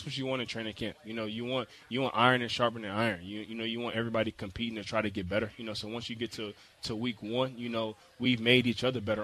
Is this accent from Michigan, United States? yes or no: yes; Detroit, Michigan, United States; me growing up in Detroit